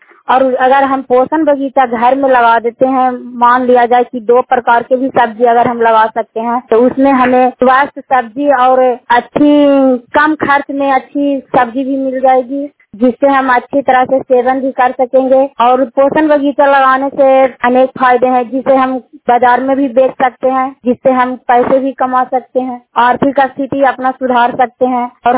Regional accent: Hilsa, Bihar, India; ग्राम मांगर विहार भवन बरुई इंदौर पंचायत के निवासी हूँ। थाना हिलसा, ब्लॉक हिलसा, जिला नालंदा की निवासी हूँ।

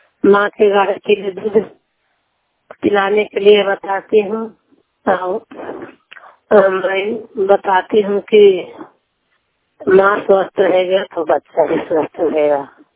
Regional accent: Kali Chowk, Bihar, India; मैं अपने काली चौक गाँव के रहने वाली हूँ।

